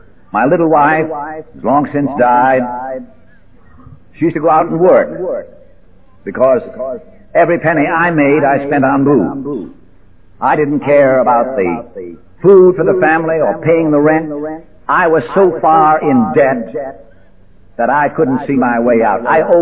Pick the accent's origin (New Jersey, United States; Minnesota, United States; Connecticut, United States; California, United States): Connecticut, United States; Hartford; I went back to Hartford again. As I say, I kept going back and forth to my hometown of Hartford.